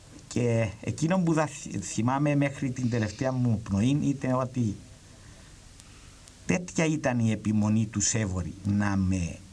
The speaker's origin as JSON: {"language": "Greek", "town": "Lagoudera", "region": "Nicosia District", "country": "Cyprus", "tie": "born or raised there", "said": "Μετά που έγινε κέρφιου στο χωριό μου στα Λαγουδερά."}